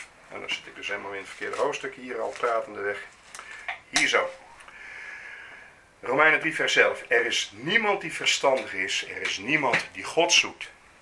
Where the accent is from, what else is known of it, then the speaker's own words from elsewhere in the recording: Leeuwarden, Friesland, Netherlands; moved away as an adult; ik ben geboren getogen in Leeuwarden, maar ik trok op mijn 18e als student naar Leeuwarden. En daar trok op mijn 18e als student naar Groningen